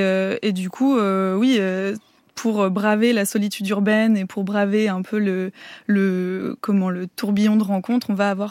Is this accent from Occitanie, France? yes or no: no; Auvergne-Rhône-Alpes, France; now in Paris, France; Déjà moi j'ai grandi en Haute-Savoie, donc rien à voir avec Paris